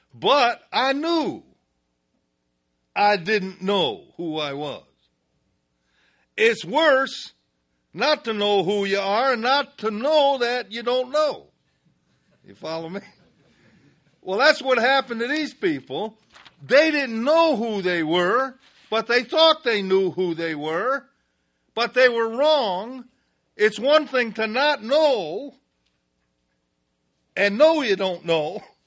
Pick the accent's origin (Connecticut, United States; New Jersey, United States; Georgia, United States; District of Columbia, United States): Connecticut, United States; So I thought I was in Connecticut because I was brought up in Connecticut.